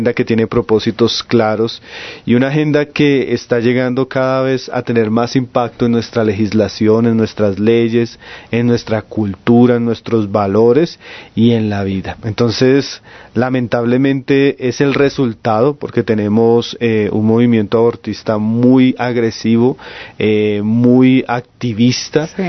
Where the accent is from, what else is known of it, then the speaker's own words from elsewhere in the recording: Colombia; una decisión que como colombianos no deberíamos estar de acuerdo